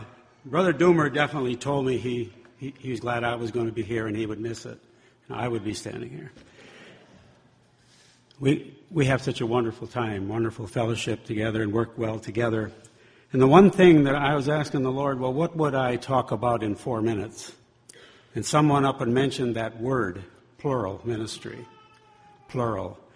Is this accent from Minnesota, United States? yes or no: yes; Minneapolis, Minnesota, United States; I'm from Minneapolis, Minnesota.